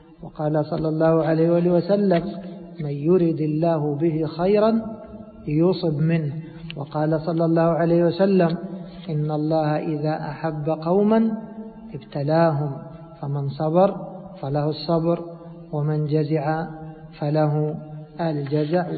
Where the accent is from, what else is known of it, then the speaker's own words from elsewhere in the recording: Egypt; نحن عندنا في بلادنا مصر إذا زرعنا الرز أول ما يخرج أخضر تكون هذه خامة